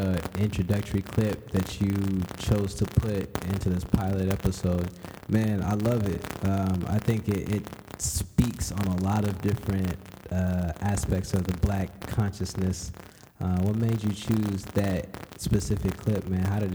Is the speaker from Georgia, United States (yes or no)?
no; Texas, United States; Short introduction into me. I am from Texas.